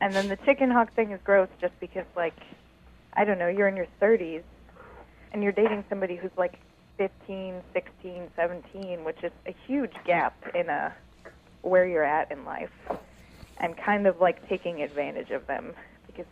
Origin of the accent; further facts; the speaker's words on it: Portland, Oregon, United States; I'm 26 from Portland, Oregon, and I had a punk rock question.